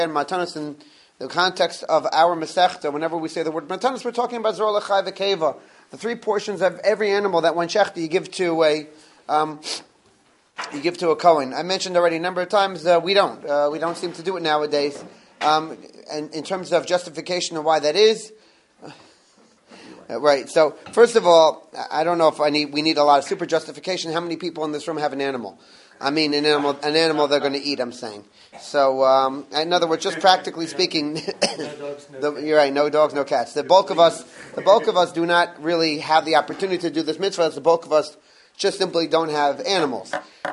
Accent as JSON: {"language": "English", "region": "New Jersey", "country": "United States", "tie": "born or raised there", "said": "I grew up with one in Jersey."}